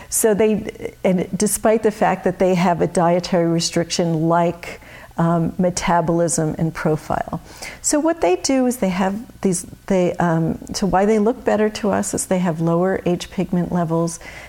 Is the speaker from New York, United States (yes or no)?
no; New Jersey, United States; I grew up in New Jersey, the Northeast.